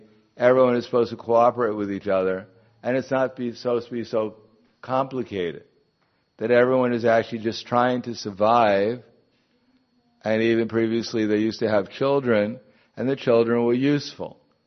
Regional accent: Brooklyn, New York, United States; I remember when I grew up in Brooklyn, which nowadays doesn't exactly look like when I grew up.

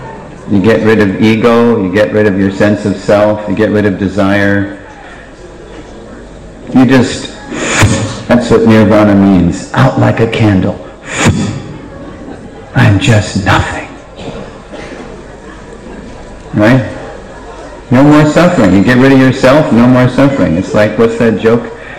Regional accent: Stamford, Connecticut, United States; So growing up in America, I was born right near 22nd Avenue. I grew up in Stamford, Connecticut, which is about 35 miles up the coast.

